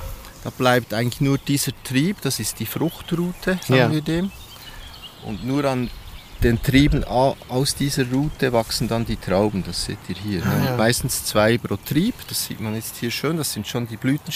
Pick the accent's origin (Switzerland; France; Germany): Switzerland; Erlach, Bern; Aber ich bin in Erlach aufgewachsen